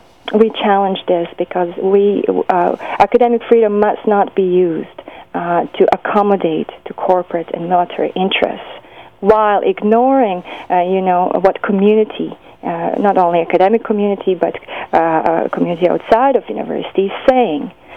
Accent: Bosnia & Herzegovina; Well, yes, I grew up in Bosnia, and I lived through the war and, until 1995.

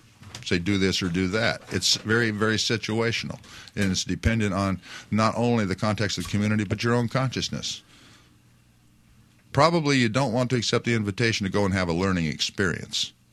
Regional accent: Illinois, United States; named for a specific individual who happened to be a leader of the Meskaki and Sauk people where I grew up in Illinois.

